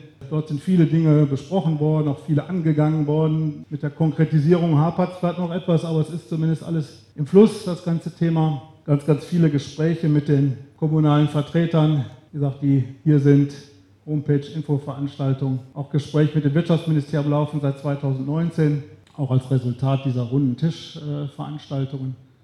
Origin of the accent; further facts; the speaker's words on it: Ginderich, North Rhine-Westphalia, Germany; now in Fehn, Germany; Ich komme hier aus Fehn, hier ganz aus der Nähe hier, habe vorher in Ginderich gewohnt. Da kam ich gebürtig her.